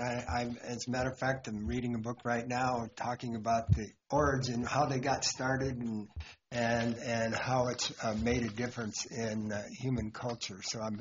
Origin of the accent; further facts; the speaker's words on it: New Mexico, United States; I was raised in New Mexico, where we had water deficits, and we always had to worry about, well, where are we going to get our water?